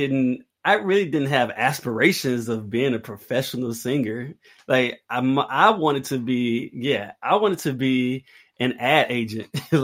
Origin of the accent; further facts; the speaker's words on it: Jackson, Mississippi, United States; where I grew up in Jackson, Mississippi, is not a big city. Like, that's the capital city, is like 200,000 people.